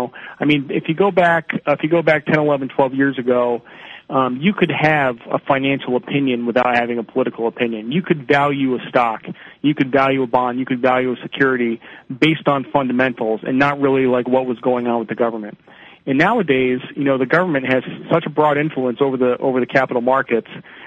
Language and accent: English; Connecticut, United States; I grew up in Connecticut, but on the other side of Connecticut, you know, eastern Connecticut, kind of towards Rhode Island, it's a little swampy and it's a little backwards